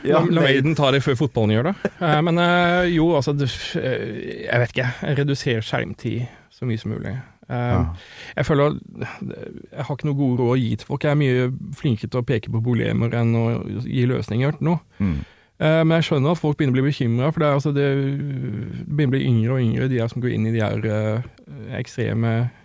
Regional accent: Southern Norway, Norway; jeg har vokst opp på Sørlandet, ikke sant?

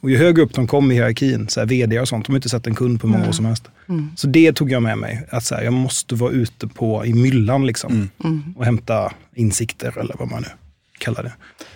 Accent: Gothenburg, Västra Götaland County, Sweden; Ja, jag är från Göteborg. Har lagt ohemult mycket tid på att försöka ta mig från Göteborg.

